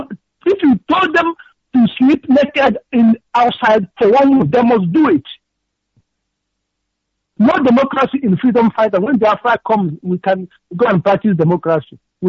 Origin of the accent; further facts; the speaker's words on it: Nigeria; now in Oslo, Norway; from Oslo, Norway. I'm from Amiibo in Wangle local government, Biafra land.